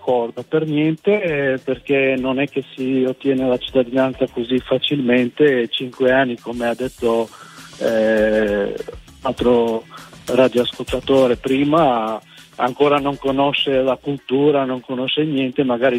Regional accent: Kosovo; Italian is a second language; now in Italy; Ma no, un nome che si usa tanto in Kosovo, io sono del Kosovo.

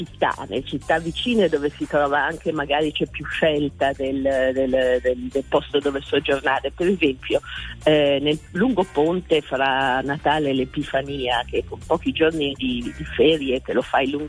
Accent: Turin, Piedmont, Italy; Andare a Torino, da torinese lo dico, sono un po' di parte

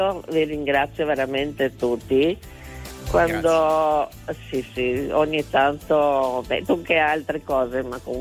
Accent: Trieste, Friuli-Venezia Giulia, Italy; Da Trieste, sono a Trieste.

